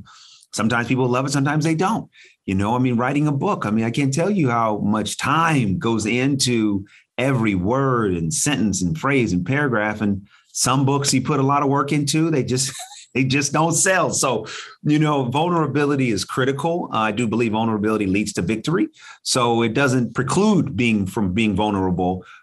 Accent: Oakland, California, United States; I'm from the Bay Area, from Oakland, California, and a middle child of three boys.

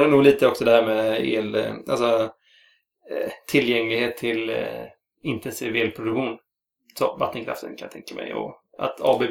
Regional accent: Gothenburg, Västra Götaland County, Sweden; Det känns som att som göteborgare då så blir man lite patriotisk.

